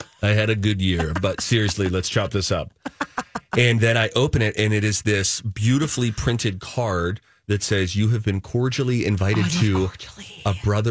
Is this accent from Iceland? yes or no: no; Ireland; I'm splotchy red, because again, I'm Irish, and that's just how we process emotion.